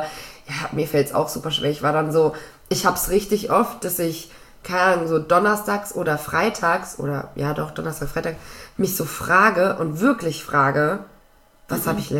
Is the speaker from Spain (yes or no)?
yes; Spain; Das ist meine Kindheit in Spanien.